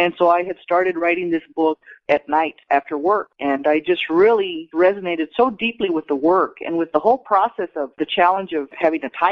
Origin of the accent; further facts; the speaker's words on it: El Paso, Texas, United States; I'm from El Paso, Texas, where I was born a few days after the assassination of John Kennedy.